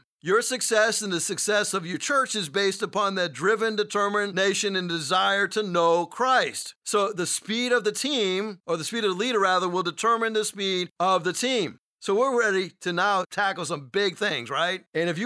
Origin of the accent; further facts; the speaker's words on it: Massachusetts, United States; those of you who know me know that I was raised in New England, and in Massachusetts, we get a lot of snow in the wintertime.